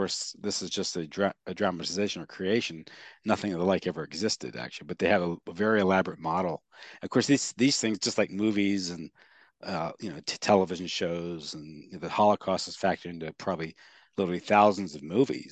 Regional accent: United States; I'm your typical American. I'm Irish and German.

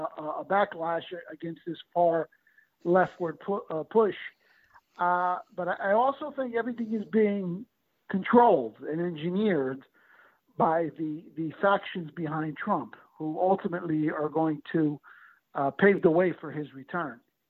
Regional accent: New Jersey, United States; And here in New Jersey, my home state, and this is really astonishing

